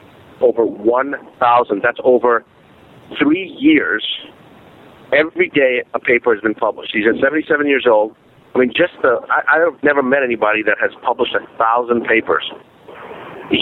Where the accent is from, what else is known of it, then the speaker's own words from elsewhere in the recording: Rosebud, Missouri, United States; and I said, really, I grew up in Missouri. And he goes, where? And I said, Rosebud.